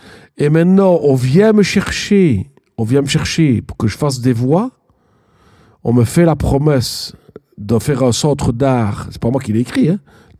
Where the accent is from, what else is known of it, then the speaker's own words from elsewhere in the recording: Liège, Wallonia, Belgium; J'adore Liège, tu vois. Et j'adore aussi peut-être les autres villes. Ouais, c'est mais ça, on est liégeois.